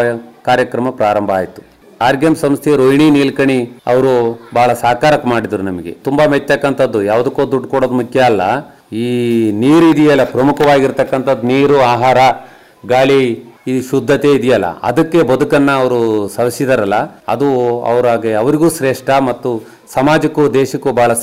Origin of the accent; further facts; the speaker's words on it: Hebballi, Karnataka, India; metre ಅಳವಡಿಕೆ ಇರತಕ್ಕಂಥ ಗ್ರಾಮ ನಮ್ಮೂರಾಗಿರೋದ್ರಿಂದ ಹೆಬ್ಬಳ್ಳಿ